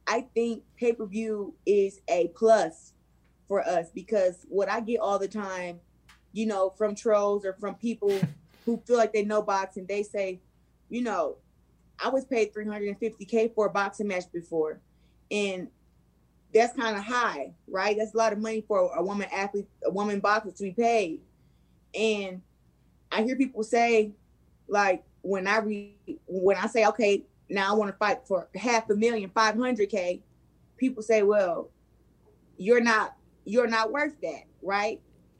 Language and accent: English; Flint, Michigan, United States; But I just feel like she has a different grit, and she's coming to my hometown.